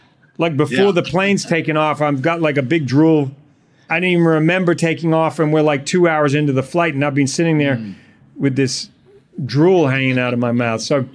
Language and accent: English; New Zealand; I'm from New Zealand.